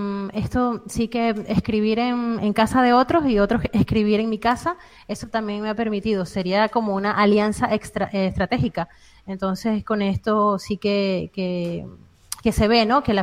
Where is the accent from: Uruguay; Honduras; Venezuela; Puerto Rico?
Venezuela; yo soy venezolana y mi público sí que está en Venezuela, la mayoría